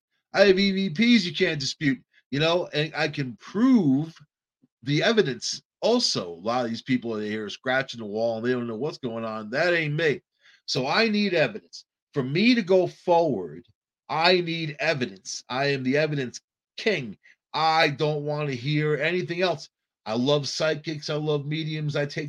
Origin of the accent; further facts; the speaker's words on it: New York, United States; I was raised on Long Island, where all kinds of stories were coming out of the governmental facilities on Fisher's Island, Gardner's Island